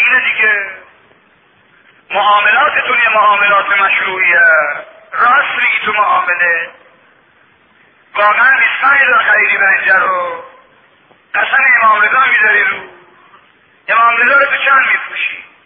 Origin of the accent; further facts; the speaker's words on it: Mashhad, Razavi Khorasan, Iran; من بچه مشهدم